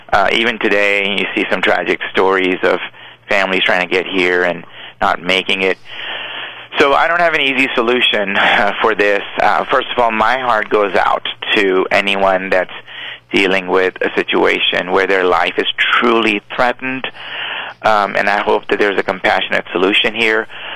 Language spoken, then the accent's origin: English; Pakistan; now in United States; I grew up in Pakistan, a Muslim country, and came here